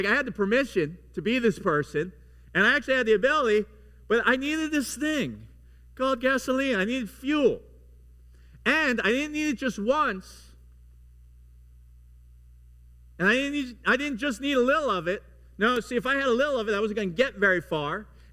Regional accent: Long Island, New York, United States; I grew up in New York, in Long Island, or as my people say it, Long Island.

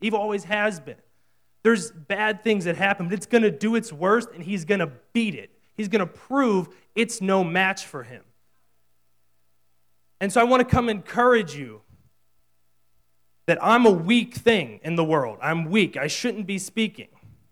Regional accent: Pittsburgh, Pennsylvania, United States; I mean, I'm from Pittsburgh, and we're nice people, but we're not known for being particularly friendly.

